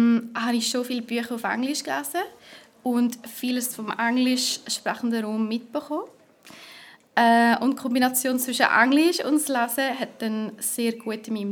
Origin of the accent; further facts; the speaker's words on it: Ticino, Switzerland; first language Italian; Ich bin mit Italienisch und Deutsch aufgewachsen. Ich bin im Tessin aufgewachsen und habe mit meiner Mutter Deutsch geredet.